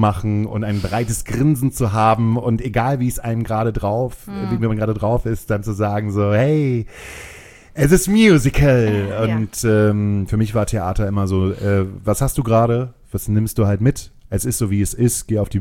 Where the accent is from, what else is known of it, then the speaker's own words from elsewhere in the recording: Hamburg area, Germany; Nee, ich bin Speckgürtel-Hamburger.